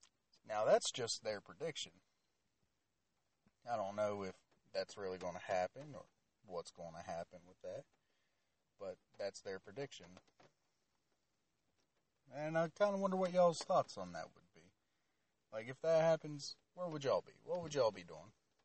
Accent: Southern US, United States; Also, I'm a Southerner, so I got Southern pride.

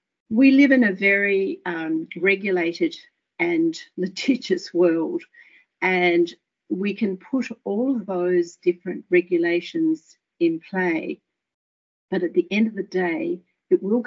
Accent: South Australia, Australia; moved away as an adult; South Australia was originally my home state. I left here many, many years ago after finishing my tertiary studies.

